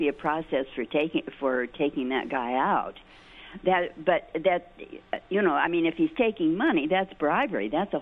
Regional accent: Iowa, United States; now in Manhattan, United States; I grew up in Iowa, and we had a very strong tradition of personal rights.

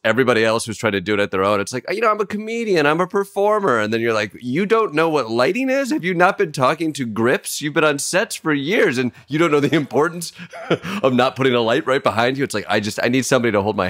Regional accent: Kalamazoo, Michigan, United States; That's right. Yes. Kalamazoo, Michigan.

